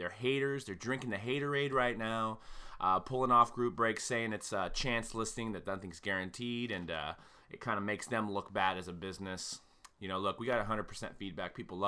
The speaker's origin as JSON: {"language": "English", "region": "California", "country": "United States", "said": "What can you say? I'm from the Bay Area."}